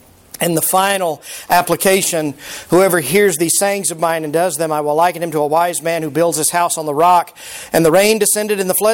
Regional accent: Fort Worth, Texas, United States; but I grew up in Fort Worth, and there was a church, and as many churches are, they're named after the street that they're on.

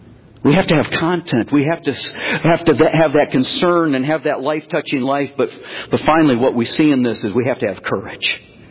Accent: Michigan, United States; I've mentioned to you, I grew up in Michigan. I grew up in a little farming community, and we had open field behind our yard.

